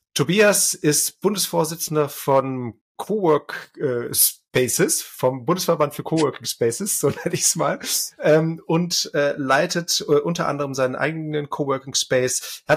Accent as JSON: {"language": "German", "town": "Aachen", "region": "North Rhine-Westphalia", "country": "Germany", "tie": "born or raised there", "said": "ich komme vom Land, das ist hier nicht so verbreitet, wie es in meiner alten Heimat, da wo du auch herkommst, in Aachen ist."}